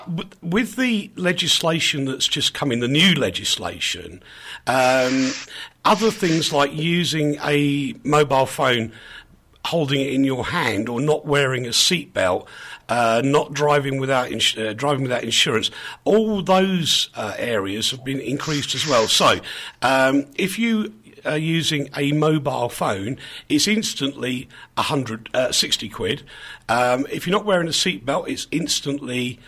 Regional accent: United Kingdom; In the UK.

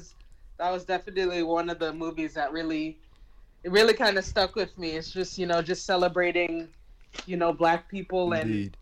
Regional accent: United States; that I should just, you know, play for where I'm from is in the States.

